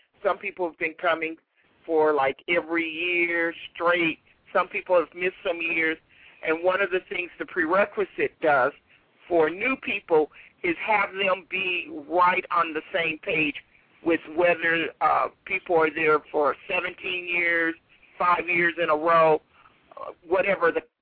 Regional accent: Chicago, Illinois, United States; So in 2005, it was in Chicago, Illinois, and Chicago is also my hometown. I was born in Chicago, Illinois

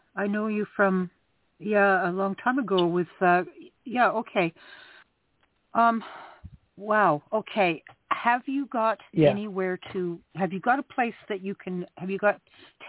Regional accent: Canada; See, I'm from Canada, so I'm not sure what the social services can do for you down there.

